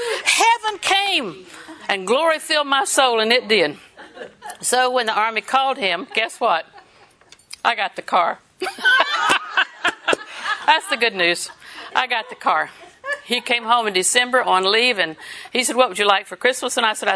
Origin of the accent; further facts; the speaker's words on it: Auburndale, United States; I was raised in Auburndale to the store there in Auburndale, the drugstore.